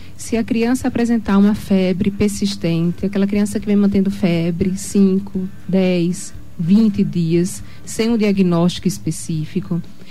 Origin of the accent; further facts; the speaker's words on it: Sergipe, Brazil; now in Dourados, Brazil; Sou sergipana, mas moro aqui em Dourados há mais de 11 anos.